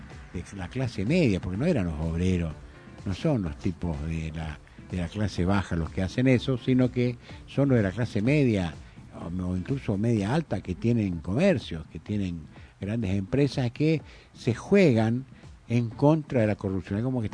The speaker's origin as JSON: {"language": "Spanish", "country": "Paraguay", "said": "al decir que somos de Paraguay, siempre nos miran con cierta admiración y extrañeza"}